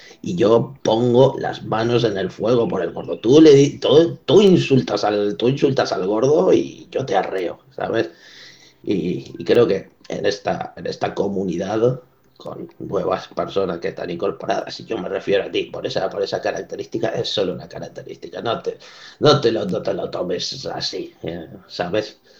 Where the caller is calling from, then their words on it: Benaguasil, Valencian Community, Spain; de Benaguasil, y respecto a este tema de los estereotipos